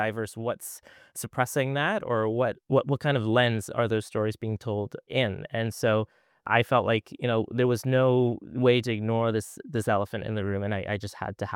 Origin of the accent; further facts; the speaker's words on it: Vancouver, British Columbia, Canada; I live in Vancouver. I was born and raised in Vancouver. And Vancouver, if you've ever been over here, it is just a very, very diverse place on many fronts when it comes to race and ethnocultural groups that have made a home over here.